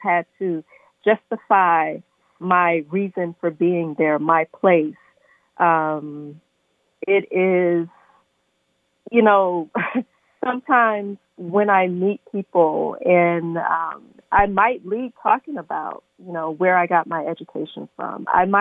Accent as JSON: {"language": "English", "region": "the South", "country": "United States", "tie": "born or raised there", "said": "So part of it was I grew up in the South, and I thought about all the women who had raised me"}